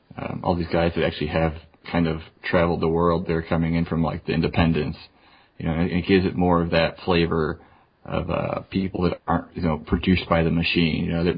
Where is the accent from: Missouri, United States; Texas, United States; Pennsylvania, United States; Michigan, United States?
Missouri, United States; St. Louis; I know that there is a pay-per-view in my hometown of St. Louis, Missouri tomorrow night.